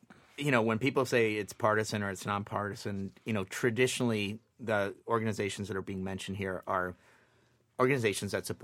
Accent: Puerto Rico; I come from Puerto Rico. And I don't think Puerto Rico, at least when I was growing up, was the most "quote unquote" progressive place in the world.

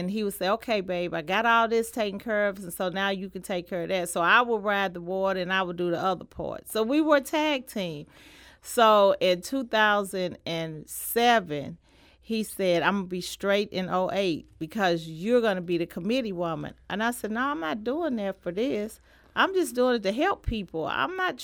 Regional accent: St. Louis, Missouri, United States; I grew up in St. Louis. I was born in St. Louis, and I was raised in St. Louis, in North St. Louis.

